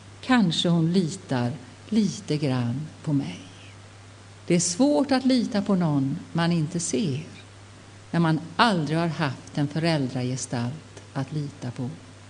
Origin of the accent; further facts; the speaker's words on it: Marstrand, Västra Götaland County, Sweden; I Marstrand, där jag kommer ifrån, är det dåligt med den kristna tron.